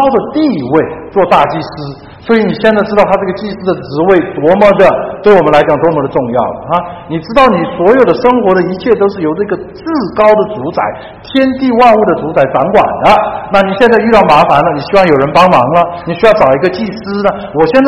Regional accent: Chengdu, Sichuan, China; 在我是来自四川嘛，在成都嘛

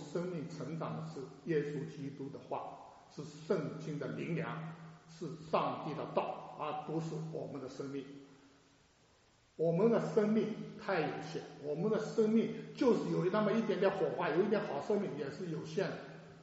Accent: China; 虽然有的时候我们中国人就今天饭吃过没有

